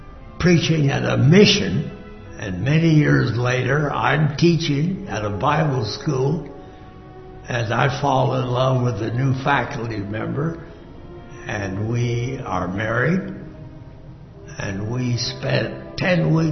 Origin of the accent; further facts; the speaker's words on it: Detroit, Michigan, United States; born there; I was born in Detroit, Michigan, September 20th, 1917.